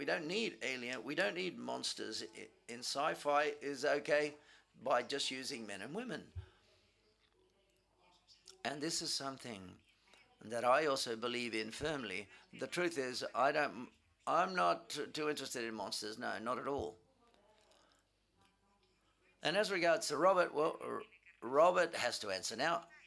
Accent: Peru; Hi, Claire. … from Peru.

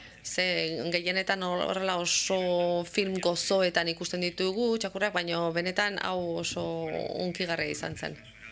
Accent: Madrid, Community of Madrid, Spain; born there; Madrilen sortu nintzen, baina nire burua Kantabretza daukat, aita Kantabriakoa da, aitaren aldeko familia osoa Kantabriarra

